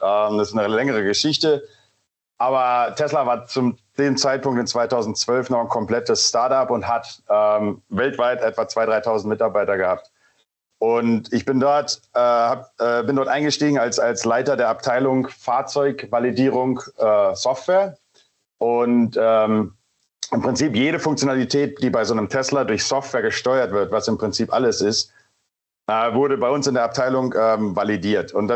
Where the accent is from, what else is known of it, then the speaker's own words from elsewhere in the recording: Lower Saxony, Germany; Original bin ich aus Weserbergland.